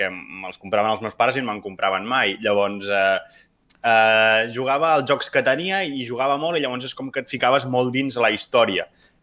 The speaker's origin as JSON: {"language": "Catalan", "town": "Manresa", "region": "Catalonia", "country": "Spain", "said": "Tinc 25 anys i sóc de Manresa, tot i que... Una pregunta que se'm fa molt d'on sóc de Manresa, sóc de la Catalunya Central i tot i que ara no visc a Manresa, visc a un poble del costat, però bé, sóc del Bages i de la Catalunya Central."}